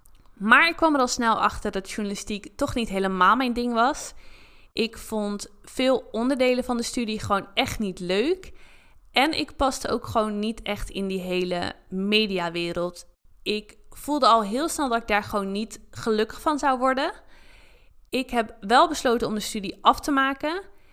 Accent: Katwijk, South Holland, Netherlands; born there; ik ben geboren in Katwijk, aan het strand, waar ik ook veel te vinden was

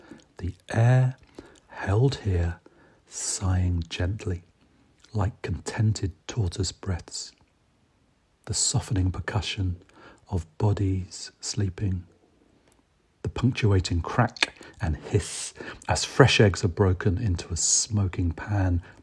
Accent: England, United Kingdom; As well as being English, I'm also a little bit Irish.

